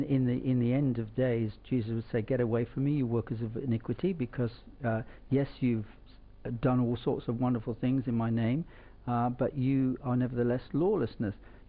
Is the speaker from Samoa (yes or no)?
no; England, United Kingdom; I'm an Englishman with so much skepticism and doubt.